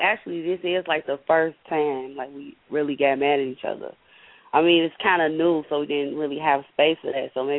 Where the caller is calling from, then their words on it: Chicago, Illinois, United States; calling from Chicago.